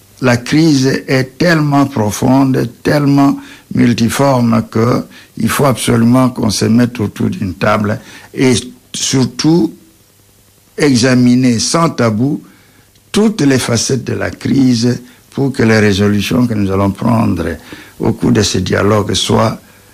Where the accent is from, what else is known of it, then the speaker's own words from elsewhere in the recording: DR Congo; Nous sommes des Congolais, des patriotes, et nous réfléchissons pour l'avenir de notre pays.